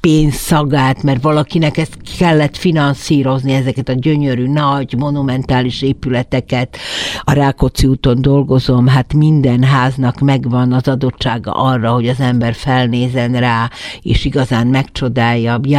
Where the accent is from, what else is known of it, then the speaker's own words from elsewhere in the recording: Banská Bystrica, Banská Bystrica Region, Slovakia; Persze, hogy Besztercze bánya, ahol felnőttem, az nincs messze